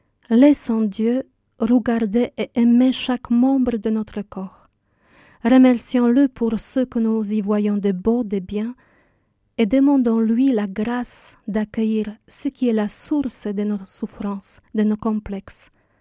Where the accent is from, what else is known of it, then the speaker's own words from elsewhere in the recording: Poland; French is a second language; now in Blagnac, France; je suis polonaise et je suis depuis 20 ans une sœur de la communauté des Béatitudes. Actuellement, je vis dans notre maison de Blagnac.